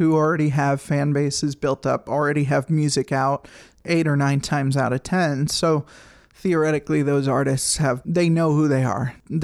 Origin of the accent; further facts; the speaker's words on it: Rhode Island, United States; all I know about him growing up in Rhode Island is